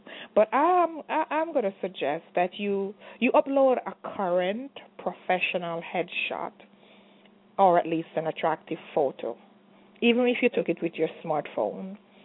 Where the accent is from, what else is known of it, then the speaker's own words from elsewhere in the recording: Jamaica; I am Jamaican, and I could talk Jamaican patois